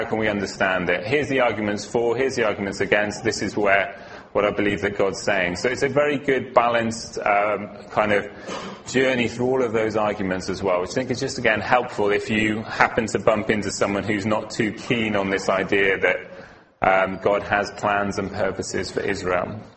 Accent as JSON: {"language": "English", "region": "Wales", "country": "United Kingdom", "lives_now": "South East England", "said": "I'm not from the southeast originally. I'm from Wales. So it's a bit of a shock to find myself this far south and this far east."}